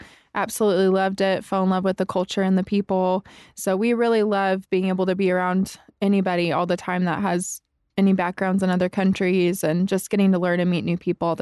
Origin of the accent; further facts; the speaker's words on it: California, United States; also born or lived in Texas; I was actually born in Texas, and then I moved to California when I was little, so I grew up in California.